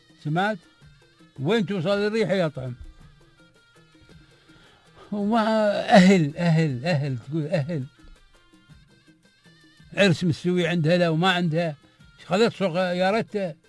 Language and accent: Arabic; United Arab Emirates; أنا إماراتي